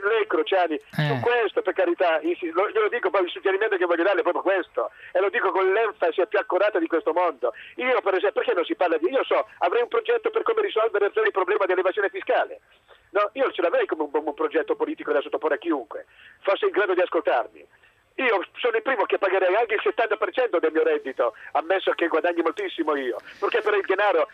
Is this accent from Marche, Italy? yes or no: no; Apulia, Italy; born there; nonostante io sia nato in un paese di sinistra, guarda caso dove è nato Giuseppe Di Vittorio, con genitori di sinistra.